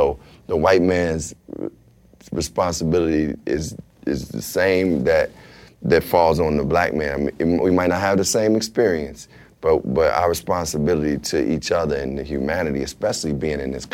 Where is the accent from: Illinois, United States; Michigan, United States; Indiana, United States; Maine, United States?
Illinois, United States; Chicago; See, I come from the South Side of Chicago. I see the poverty.